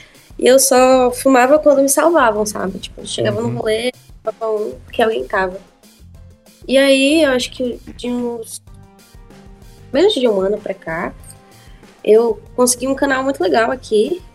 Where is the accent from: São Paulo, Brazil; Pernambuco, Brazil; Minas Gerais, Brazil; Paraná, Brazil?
Pernambuco, Brazil; Recife; Eu sou de Recife.